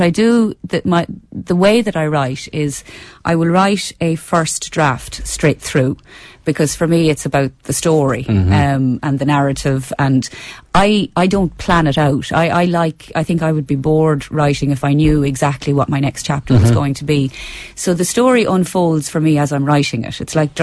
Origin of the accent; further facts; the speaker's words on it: Leinster, Ireland; also born or lived in Inishowen; And I'm a Midlander. I grew up in Laois, which is the only county in Ireland that doesn't touch a county that touches the sea. So it's the most Midland county. So when I was living in Inishowen